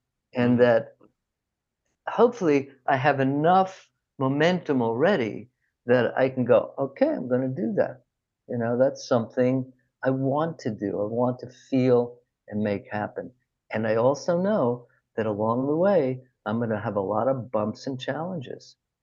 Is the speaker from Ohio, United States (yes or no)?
no; New York City, New York, United States; So I grew up in New York City, and you know, in my 20s, I was with my good friend, and we were in a bank.